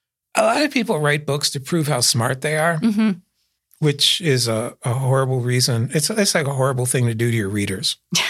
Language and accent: English; Philadelphia, Pennsylvania, United States; Back in my hometown of Philadelphia.